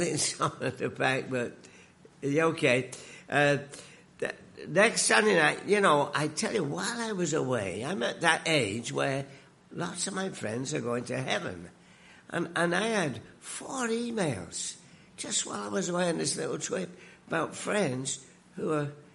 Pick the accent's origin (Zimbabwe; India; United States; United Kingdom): United Kingdom; now in Canada; I come from the United Kingdom many years ago, but I keep the remnants of my accent.